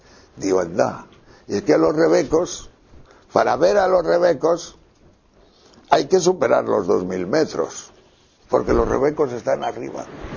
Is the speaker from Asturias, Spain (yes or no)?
no; León, Castile and León, Spain; el ejemplo de los rebecos de mi tierra de León. Que yo caminaba por los picos de Europa de León hace muchos años.